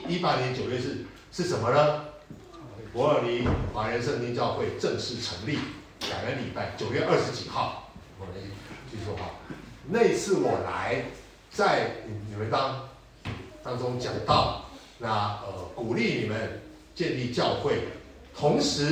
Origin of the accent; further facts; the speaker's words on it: Taiwan; Chinese is a second language; 我台湾人也不一样。 OK， 我们刚认识的时候讲英文，因为他不会讲普通话，我不会讲普通话